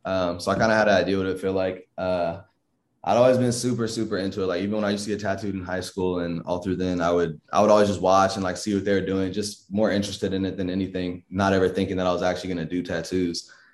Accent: Inglewood, California, United States; I grew up in Inglewood, California. Just all over LA too.

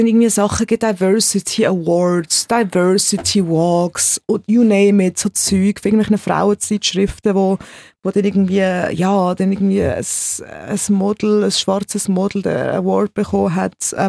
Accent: Switzerland; So, eigentlich sind wir Schweizer, aber...

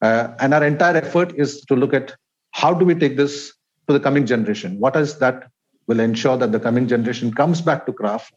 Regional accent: Kerala, India; His first collection was from Kerala, my home state.

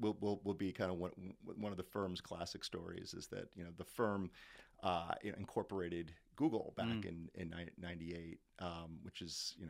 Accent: United States; And as an American focused on that transatlantic corridor

